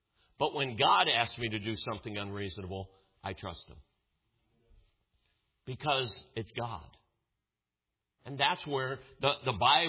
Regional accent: Cleveland, Ohio, United States; I mentioned this morning that I grew up in Cleveland, Ohio.

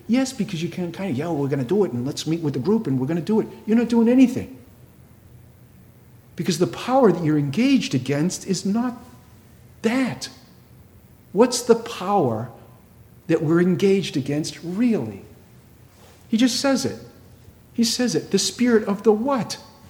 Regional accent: Massachusetts, United States; I come from Massachusetts, one of the original 13 colonies

